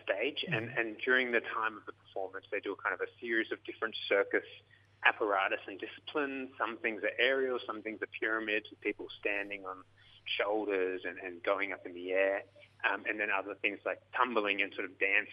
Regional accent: Sydney, New South Wales, Australia; On my mum's side, Wok Wok Mob, so down from Cairns Way. But I grew up in Sydney on Gadigal Country, and now I spend my time in between Nam and Cairns.

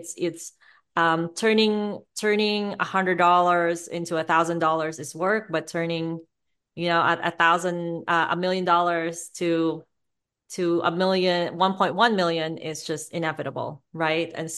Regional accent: Philippines; I'm Asian, I'm Filipino, we're Catholics.

